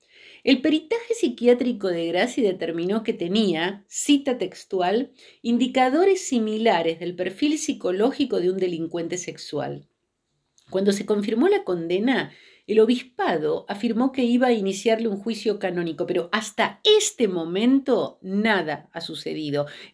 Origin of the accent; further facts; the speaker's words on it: Argentina; Yo les voy a hablar como argentina. Yo estaba en mi país cuando estas cosas ocurrieron.